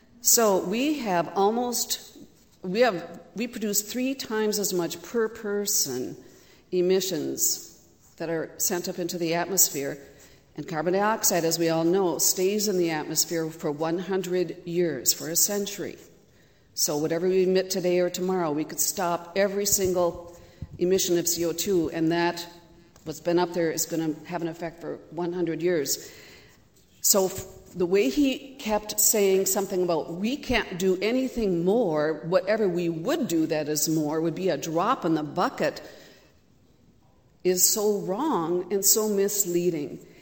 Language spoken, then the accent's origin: English; St. Cloud, Minnesota, United States; I'm from St. Cloud.